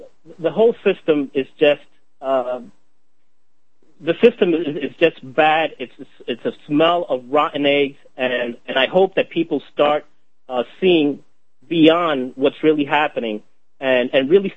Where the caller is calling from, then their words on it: Florida, United States; Well, like you said … from Florida, from QLPMultimedia.com.